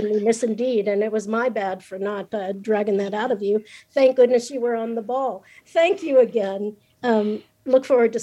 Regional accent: United States; growing up in America as a girl of color, it is no easy thing.

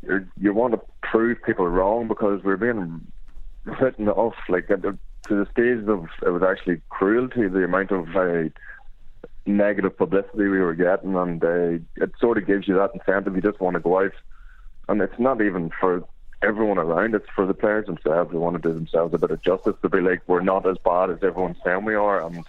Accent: Australia; since I came from Australia

